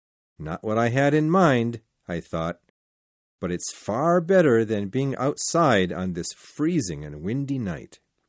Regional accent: Manhattan, New York, United States; No, my way of escaping the reality of my hometown of Manhattan, New York, was going to sea as a plain, ordinary seaman.

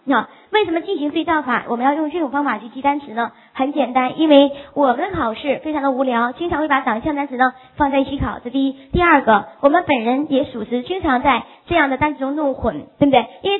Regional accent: China; 这个不止我们中国人是这样子

